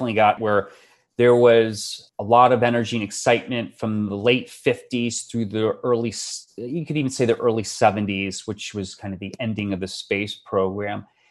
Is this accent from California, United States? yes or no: no; Florida, United States; I was really into space as a kid, and my parents were into aerospace, but I grew up in Florida, so I saw plenty of space activity firsthand with my dad